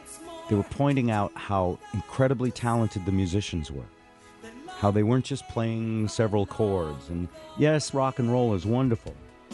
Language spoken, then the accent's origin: English; New Haven, Connecticut, United States; Growing up in New Haven, Connecticut, as I started to fall in love with music, listen to progressive rock radio stations